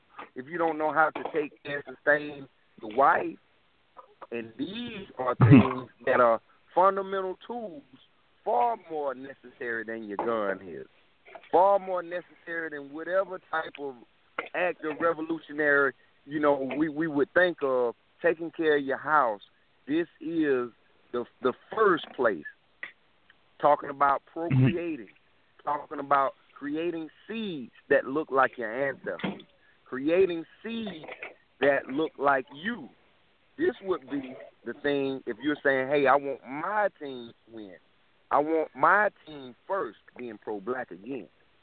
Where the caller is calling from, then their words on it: South Carolina, United States; I'm calling from South Carolina.